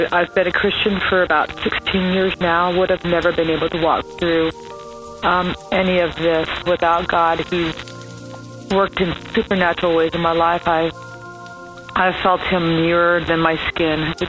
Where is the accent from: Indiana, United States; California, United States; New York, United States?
California, United States; I'm from California.